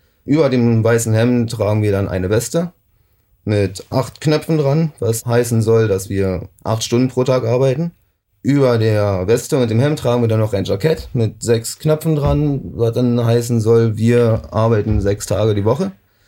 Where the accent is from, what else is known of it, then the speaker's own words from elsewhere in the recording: Berlin, Germany; ich bin ursprünglich aus Berlin.